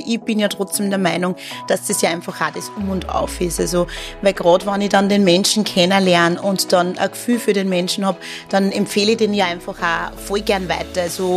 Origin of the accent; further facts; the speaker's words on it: Wels, Upper Austria, Austria; born there; Also ich bin in Österreich geboren, also in Wels.